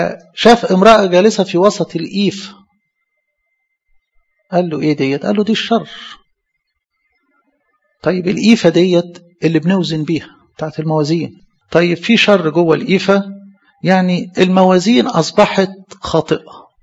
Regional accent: Egypt; عندنا في مصر

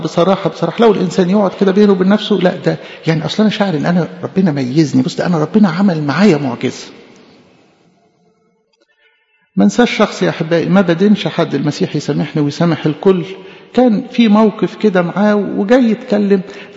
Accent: Egypt; احنا كمصريين مالناش فضل

